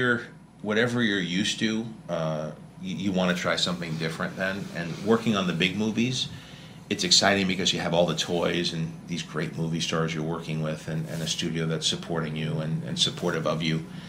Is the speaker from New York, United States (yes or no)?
yes; New York, United States; I'm from New York